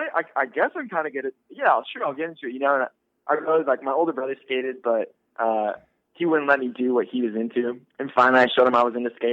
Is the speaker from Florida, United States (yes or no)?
no; Fair Oaks, California, United States; I'm from Sacramento, California, or Fair Oaks, to be exact.